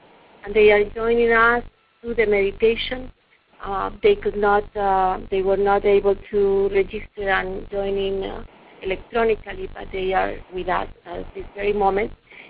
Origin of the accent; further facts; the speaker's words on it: Colombia; I am from Colombia